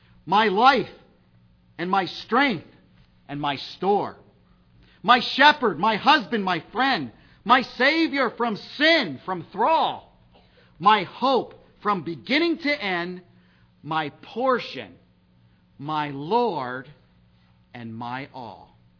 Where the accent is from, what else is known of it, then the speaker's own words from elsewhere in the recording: New Jersey, United States; In closing, I was brought up down in Jersey.